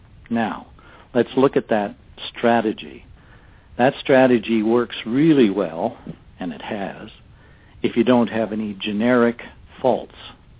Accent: Canada; At the time, as a Canadian, I was sent from my company

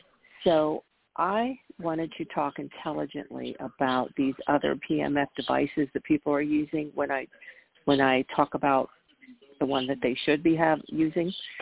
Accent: Pennsylvania, United States; I'm from Pennsylvania.

